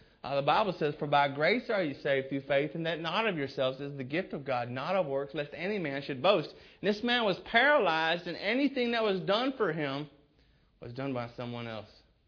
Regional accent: Pontiac, Michigan, United States; also born or lived in Southern US; I was born in Pontiac, Michigan. My first father, he died when I was 19, but I grew up first 5-6 years in Pontiac, Michigan.

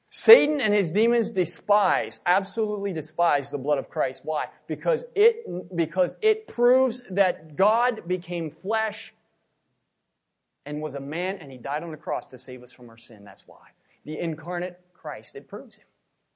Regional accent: Spring Mills, United States; no, I'm just from Spring Mills

